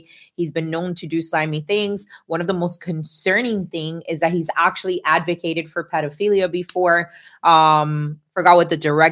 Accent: United States; Why wouldn't I think that? I'm an American.

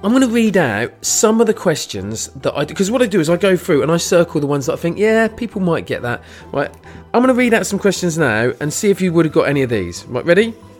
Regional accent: United Kingdom; See, that's because I'm British, though.

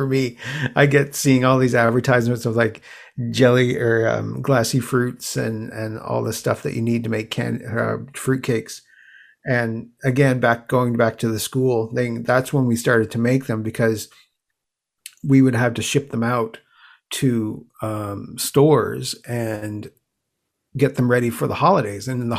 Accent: Newfoundland and Labrador, Canada; I'm from Canada. I'm originally from Newfoundland. I'm living here now.

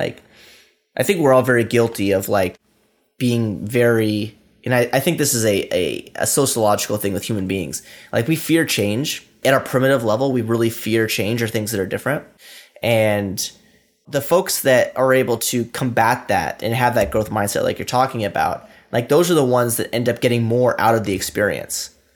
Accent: Washington, United States; So I'm from Washington State. In Washington State, we use the word so a lot.

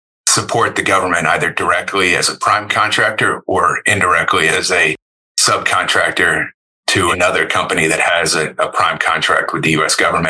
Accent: Florida, United States; moved away as an adult; I grew up in South Florida. I decided to move away for college.

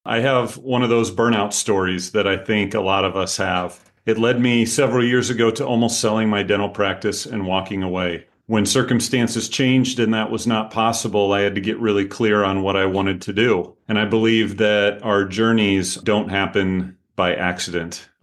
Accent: Pella, Iowa, United States; So I was born in Pella, Iowa, southeast of Des Moines. If you've heard of Pella Windows, that's us.

